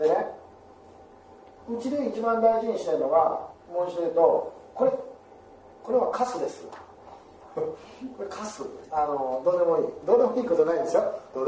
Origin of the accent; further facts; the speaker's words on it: Okayama, Japan; 岡山、私岡山出身なんですね。